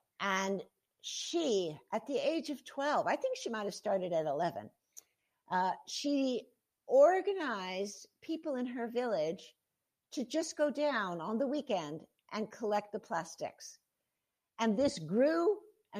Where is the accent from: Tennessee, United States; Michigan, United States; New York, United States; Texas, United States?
New York, United States; born there; I don't come from a farming background. I was born in the Bronx, New York, kind of the opposite of farming.